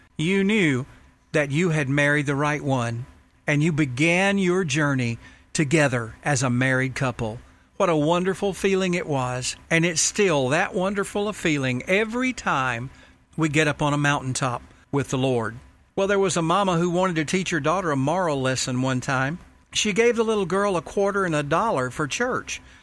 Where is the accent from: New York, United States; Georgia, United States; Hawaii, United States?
Georgia, United States; Rome; on our local radio station in my hometown of Rome, Georgia.